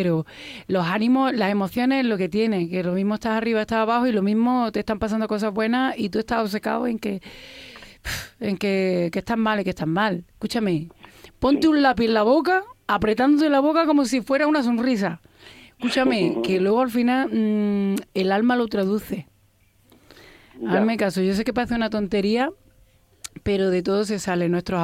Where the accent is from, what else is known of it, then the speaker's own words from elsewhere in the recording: Granada, Andalusia, Spain; estar en Granada por primera vez después de tantísimos años, grabando en mi tierra, el primer videoclip en Granada